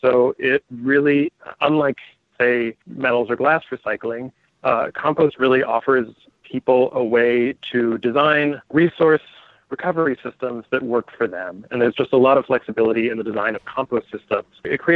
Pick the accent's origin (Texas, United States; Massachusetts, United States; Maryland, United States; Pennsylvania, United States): Maryland, United States; Silver Spring; Silver Spring, Maryland.